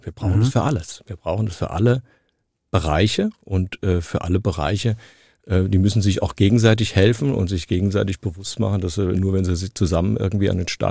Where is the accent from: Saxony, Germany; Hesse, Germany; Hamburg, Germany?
Hesse, Germany; Frankfurt; also ich bin Frankfurter, ja. Ich bin in dieser Stadt geboren. Ich bin in den Kindergarten, ich bin in die Schule, ich habe hier studiert.